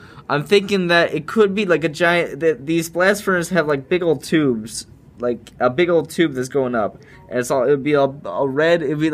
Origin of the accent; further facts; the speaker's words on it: Cleveland, Ohio, United States; I'm from Cleveland, Ohio.